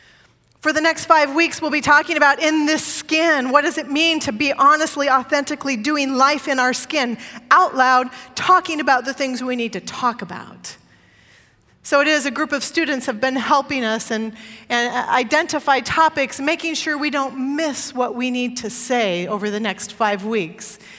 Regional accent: California, United States; I mean, I haven't told her I'm a Californian Adventist yet.

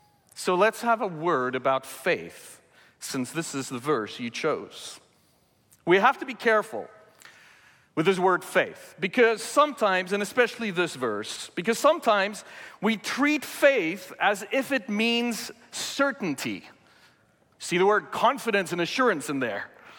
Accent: South Africa; 18 years old, a couple of days before my not graduation, because growing up in South Africa, we did not have graduations in high school.

